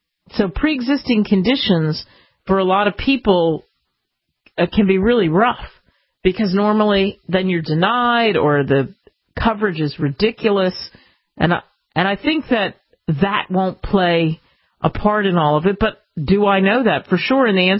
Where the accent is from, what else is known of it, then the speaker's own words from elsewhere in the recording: United States; where are you from, lass? America. Then by the time he heard my accent, oh, of course, going back to the U.S., eh? Yep.